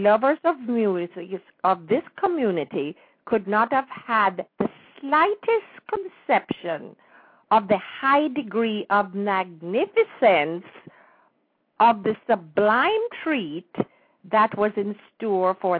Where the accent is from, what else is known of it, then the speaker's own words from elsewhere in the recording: Jamaica; when we were growing up in Jamaica